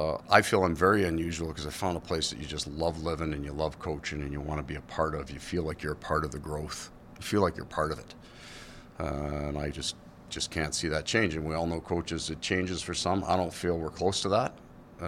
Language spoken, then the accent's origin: English; Canada; I grew up in Canada. It's a little bit of a version of Sault Ste. Marie. My wife's from Windsor.